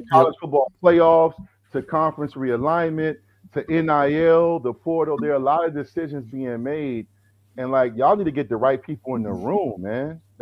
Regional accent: Virginia, United States; the fact that I grew up in Virginia, I'm a proud Virginian.

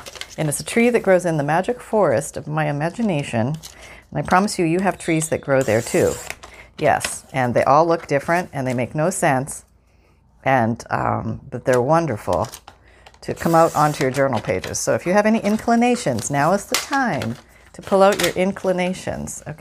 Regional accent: Canada; moved away; I'm from Canada originally, and I grew up eating Aero bars and Smarties and things that they don't have here.

